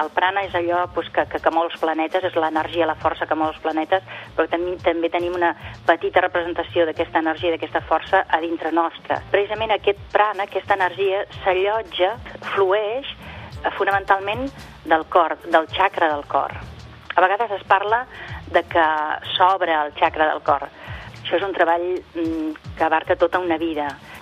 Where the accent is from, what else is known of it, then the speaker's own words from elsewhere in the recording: Balearic Islands, Spain; soc menorquina i soc mestra de ioga des de fa més de 30 anys